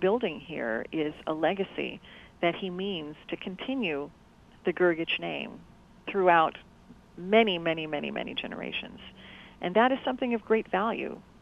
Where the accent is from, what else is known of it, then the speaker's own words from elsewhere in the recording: St. Helena, California, United States; when I was growing up in St. Helena, there was a railroad track that rarely had trains on it